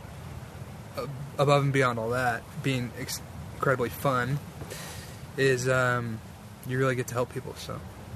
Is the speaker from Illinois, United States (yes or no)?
yes; Chicago, Illinois, United States; In fact, I grew up in Chicago, and for whatever reason, it was just never on my radar at all.